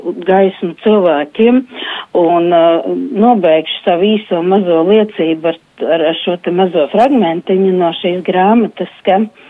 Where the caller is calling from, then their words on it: Liepaja, Courland, Latvia; no Liepājas un esmu arī lai Dominikāņa ordeņa māsa